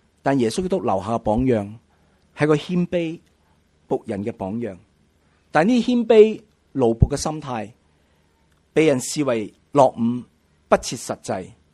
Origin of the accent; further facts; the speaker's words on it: Hong Kong; 世界还有很多地方的人比我们香港人更可怜